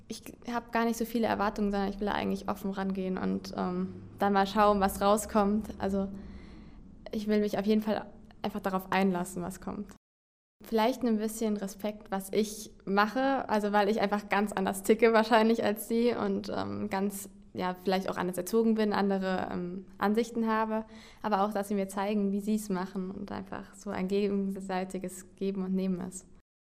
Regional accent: Erfurt, Thuringia, Germany; ich komme aus Erfurt und ich gehe nach Nicaragua

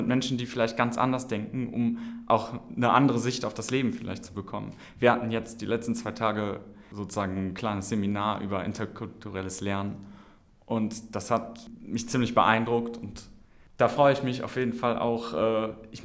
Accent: Aachen, North Rhine-Westphalia, Germany; ich komme hier aus Aachen, wohne sozusagen direkt um die Ecke

